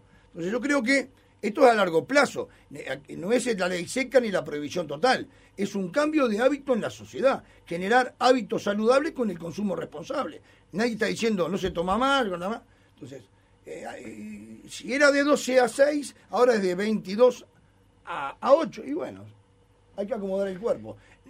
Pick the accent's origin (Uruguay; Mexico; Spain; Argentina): Uruguay; Vos sabés que yo soy muy uruguayo, ¿no?